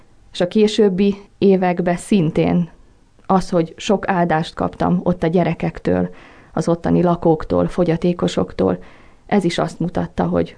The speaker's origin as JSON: {"language": "Hungarian", "town": "Lucfalva", "region": "Banská Bystrica Region", "country": "Slovakia", "tie": "born or raised there", "said": "Lucfalván éltem. Az ifjúságunkkal ifjúsági hetekre jártunk"}